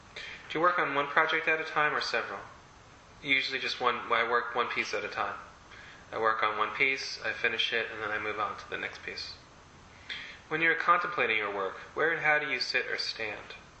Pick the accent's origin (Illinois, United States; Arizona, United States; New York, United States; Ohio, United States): New York, United States; I mean, I grew up in Long Island, I didn't know what being an artist was really about.